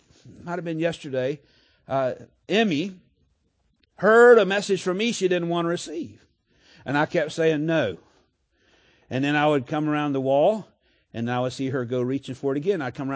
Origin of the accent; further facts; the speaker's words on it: Florida, United States; growing up in South Florida, there was a lot of Spanish and Haitian, you know, speak French, and Jamaicans.